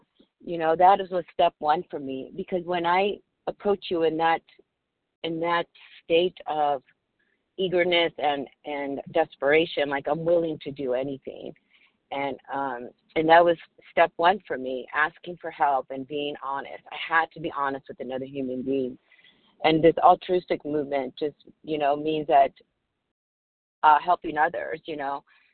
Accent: California, United States; recovered compulsive overeater from California.

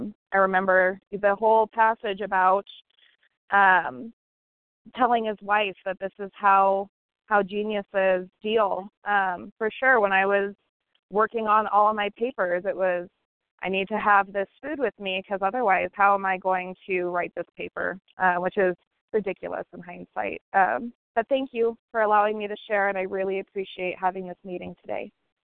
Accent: Colorado, United States; I'm from Colorado, compulsive overeater

